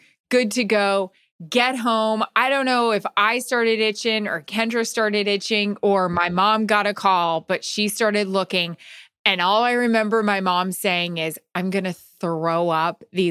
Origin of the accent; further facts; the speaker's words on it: Florida, United States; So I grew up in Florida, as I'm itching myself right now. Grew up in Florida.